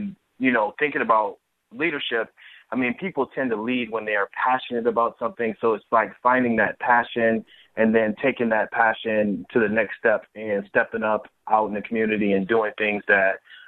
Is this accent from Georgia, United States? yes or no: no; Iowa, United States; I'm from Iowa, so I'm just up the road from Waterloo, Iowa, and I've been here all my life.